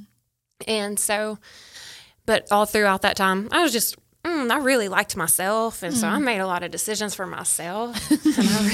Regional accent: Magnolia, Arkansas, United States; so I grew up in South Arkansas, too, but I grew up in Magnolia

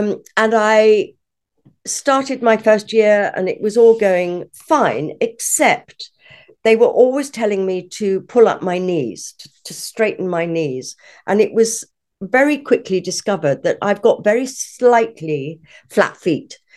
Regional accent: Stratford-upon-Avon, West Midlands, United Kingdom; born there; I was born in Stratford-on-Avon in Warwickshire, Shakespeare's birthplace, obviously, as everyone I'm sure knows.

